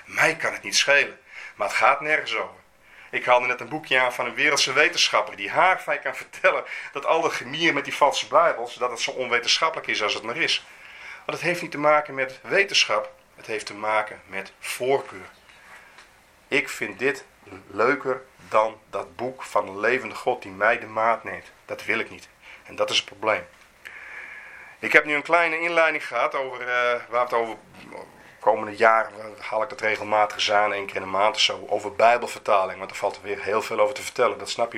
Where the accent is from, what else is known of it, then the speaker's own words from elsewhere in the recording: Leeuwarden, Friesland, Netherlands; Ik kom uit Leeuwarden. Ik had vroeger les op het gymnasium